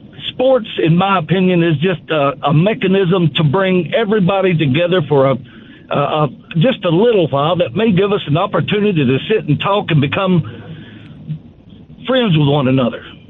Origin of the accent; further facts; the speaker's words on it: Birmingham, Alabama, United States; I grew up in Birmingham, so I've listened and read a lot of what you've published